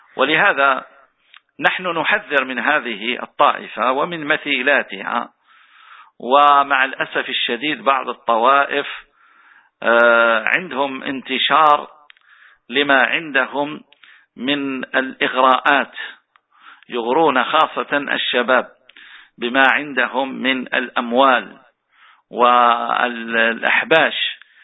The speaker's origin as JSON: {"language": "Arabic", "country": "Tunisia", "said": "إخواننا في بلدنا تونس وفي غيرها من بلاد"}